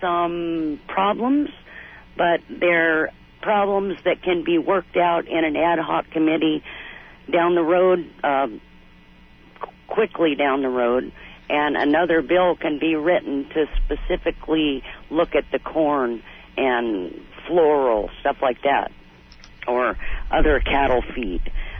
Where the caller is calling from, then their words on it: Hawaii, United States; Hi, I'm calling from Hawaii Island.